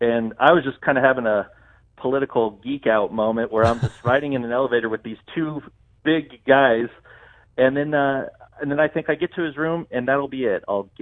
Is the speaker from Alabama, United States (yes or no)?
no; Illinois, United States; But I shook his hand, told him I was from Illinois.